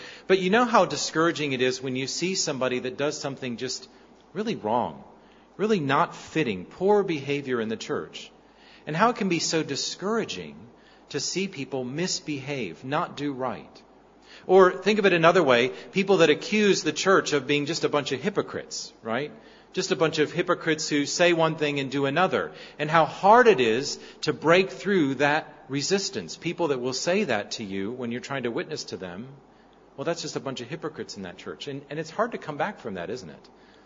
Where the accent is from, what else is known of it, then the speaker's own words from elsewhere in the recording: Florida, United States; now in Perth, Australia; I grew up in Florida, and I know from living on the coastline, a lot like here in Perth